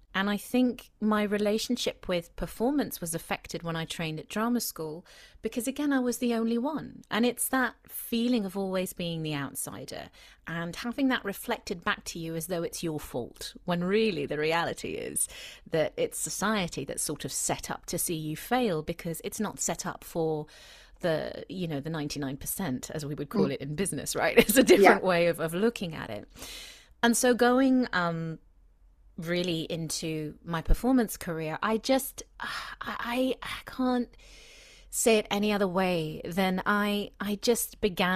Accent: Mauritius; also born or lived in United Kingdom; I was born in Britain, but I was raised here for the first 7 years. And then I moved to Mauritius with my family. And both of my parents were naturalized British, but originally from Mauritius. So, you know, I grew up speaking several languages in the home.

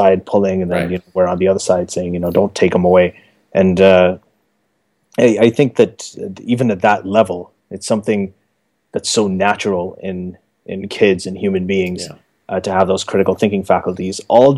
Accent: Saudi Arabia; this is kind of what I talked to people about when I was growing up in Saudi Arabia, because over there I couldn't really tell them there's no God.

